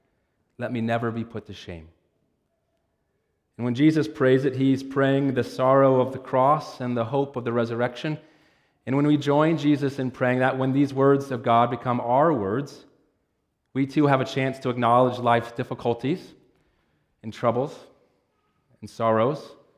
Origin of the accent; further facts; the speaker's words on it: Cincinnati, Ohio, United States; also born or lived in Pennsylvania; I was born in Pennsylvania, but I grew up mostly in Cincinnati, Ohio, and I lived in a subdivision called Rolling Knolls.